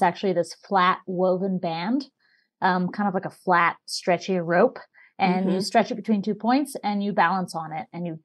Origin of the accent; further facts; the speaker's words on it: Austin, Texas, United States; I discovered slacklining in a park. I'm from Austin, Texas. And I was 19 and I was bopping around in a park